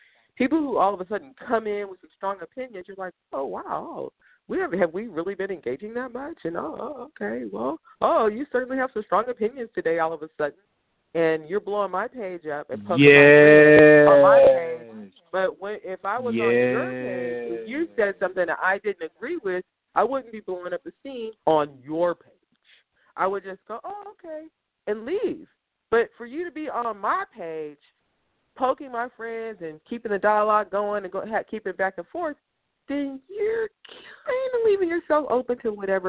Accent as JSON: {"language": "English", "country": "United States", "said": "I'm American. You're American."}